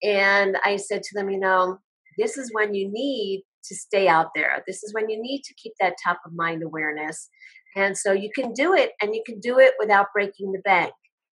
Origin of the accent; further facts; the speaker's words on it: New York, United States; as I mentioned, I live in Colorado and I'm originally from New York.